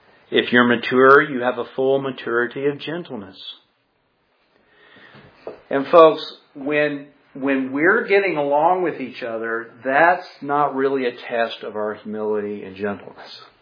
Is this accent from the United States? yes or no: no; Ireland; Well, I'm Irish, and Irish people just get mad.